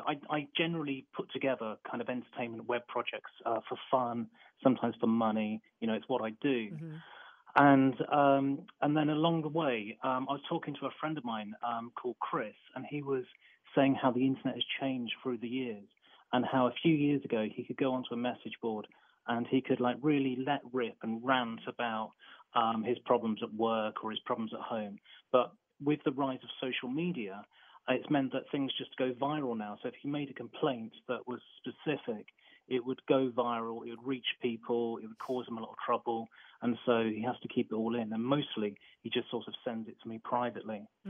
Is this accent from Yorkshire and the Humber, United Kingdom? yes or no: no; Wolverhampton, West Midlands, United Kingdom; I grew up in Wolverhampton in the Midlands in the UK.